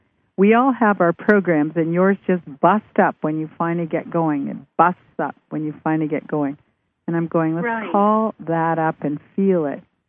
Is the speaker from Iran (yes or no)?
no; Vancouver, British Columbia, Canada; Oh, hi, that's my hometown.